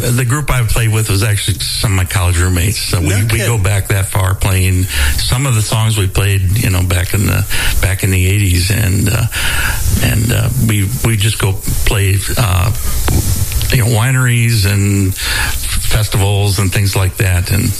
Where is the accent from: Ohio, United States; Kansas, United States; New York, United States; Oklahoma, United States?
Ohio, United States; Sandusky; back in high school, I went to Sandusky High School, which is up on the lake, and I grew up on Cedar Point Road, which I think was part of the spot that Neil did.